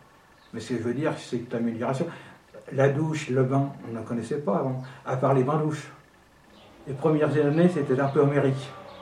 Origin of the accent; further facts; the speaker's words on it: Aubervilliers, Île-de-France, France; Je suis né natif d'Aubervilliers, du côté de ma mère. Ils sont à Aubervilliers depuis au moins le Moyen-Âge.